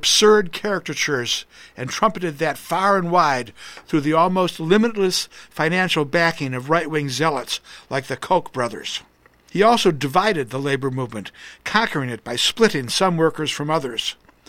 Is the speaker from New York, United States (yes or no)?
no; Wisconsin, United States; both you and I grew up in Wisconsin.